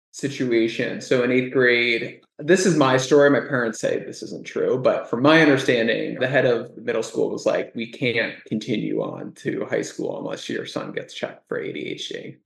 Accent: New York, United States; growing up in New York is definitely, it's a madhouse. I feel like I learned a lot very quickly. So many cultures there, so many people.

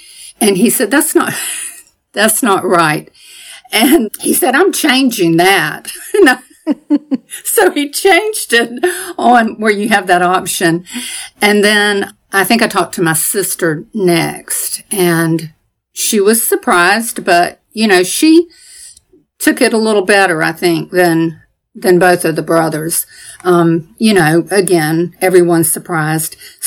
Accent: Savannah, Georgia, United States; I'm from Savannah, Georgia, and I'm 67 years old.

